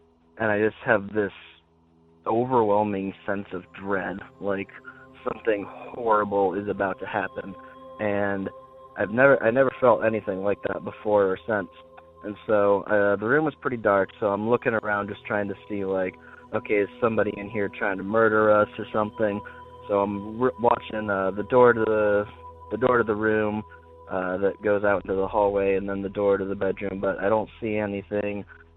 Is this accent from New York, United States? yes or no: no; North Carolina, United States; Hey, Derek. … I'm from North Carolina.